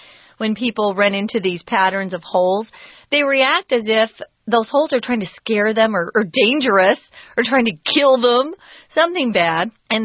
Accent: Arizona, United States; Scorpion is what I always think of because I'm from Arizona.

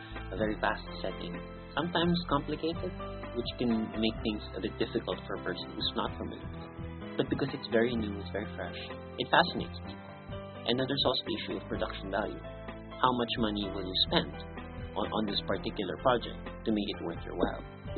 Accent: Philippines; English is a second language; moved away as an adult; I'm from the Philippines, and I'm currently studying here at CUC, taking up my master's degree in international journalism.

